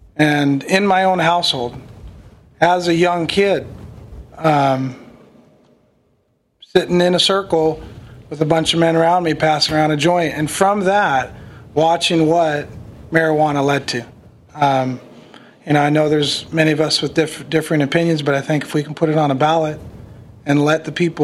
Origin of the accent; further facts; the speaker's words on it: Petersburg, Virginia, United States; As a young person growing up in Petersburg, I just really love our community.